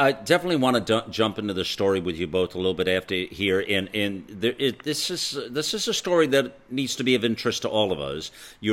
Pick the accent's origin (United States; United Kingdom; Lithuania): United States; Embarrassed as an American.